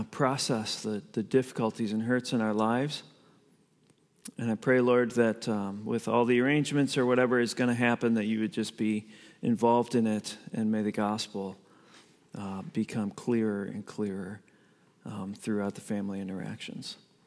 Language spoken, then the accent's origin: English; Elyria, Ohio, United States; I grew up in Elyria, Ohio. We're actually going there in a couple of days to visit our family.